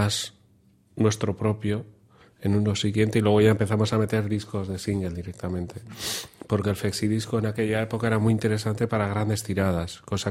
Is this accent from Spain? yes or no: yes; Santurce, Basque Country, Spain; Lo que sí que había un videoclub en la época en donde yo crecí, en Santurce, que cogíamos películas un poco a voleo, ¿no?